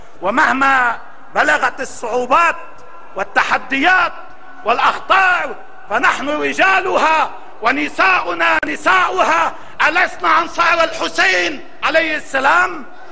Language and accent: Arabic; Lebanon; نحن في لبنان